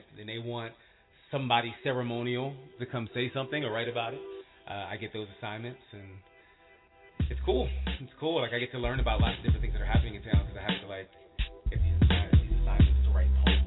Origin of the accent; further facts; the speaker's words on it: Philadelphia, Pennsylvania, United States; So from Philadelphia.